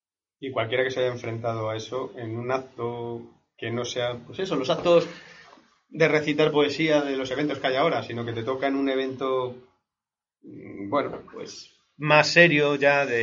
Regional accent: Madrid, Community of Madrid, Spain; yo soy de Fuencarral, yo estoy pensando, porque conozco Fuencarral

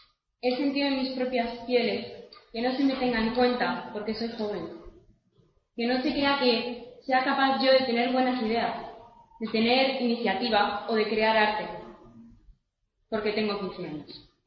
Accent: Basque Country, Spain; Ayer cumplí 15 años y vengo del País Vasco, desde el norte de España.

